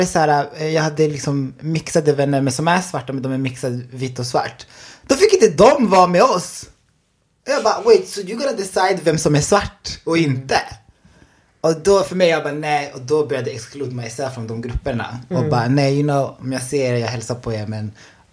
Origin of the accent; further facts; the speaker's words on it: Enköping, Uppsala County, Sweden; also born or lived in Burundi; Jag är från Enköping, men jag är född i Burundi.